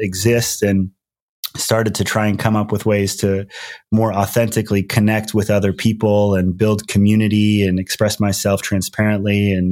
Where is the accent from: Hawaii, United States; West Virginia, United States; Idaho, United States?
Hawaii, United States; So I grew up in Hawaii, going to public school.